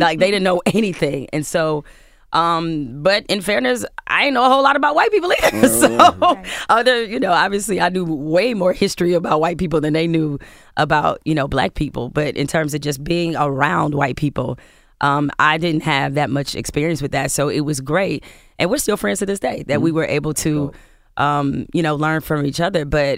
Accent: Detroit, Michigan, United States; But I was so glad to have had that experience of growing up in Detroit because that allowed me to always have pride in my identity

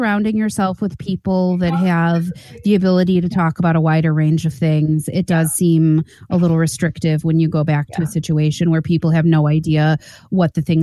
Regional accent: Illinois, United States; when I was growing up near Chicago, there was this little old man that used to come around with his little push cart with the bells on it

